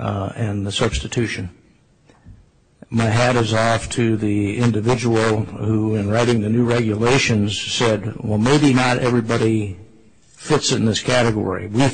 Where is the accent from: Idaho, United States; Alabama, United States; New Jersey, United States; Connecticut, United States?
Idaho, United States; I don't have a bow tie on, and I am from Idaho, which is God's country.